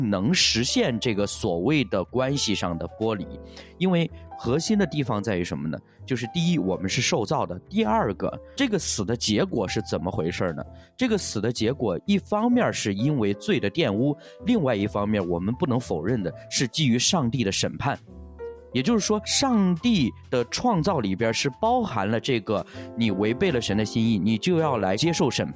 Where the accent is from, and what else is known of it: China